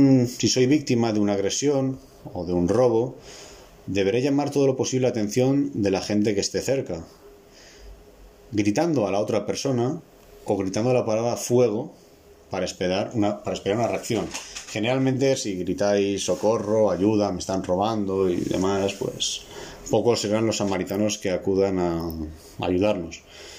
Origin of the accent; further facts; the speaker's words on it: Valencia, Valencian Community, Spain; en Valencia, yo soy de Valencia, por calle tienes 5 o 6 bares